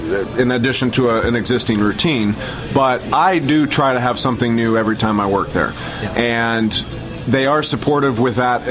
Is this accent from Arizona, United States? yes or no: yes; Tucson, Arizona, United States; because I grew up in Tucson and wanted to get out of the heat, and Vegas is worse.